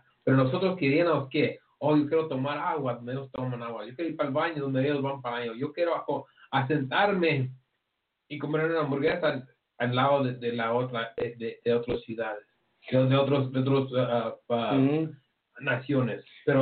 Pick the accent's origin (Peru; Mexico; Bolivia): Mexico; nosotros como mexicanos o latinos, negros americanos y nativos, somos una nación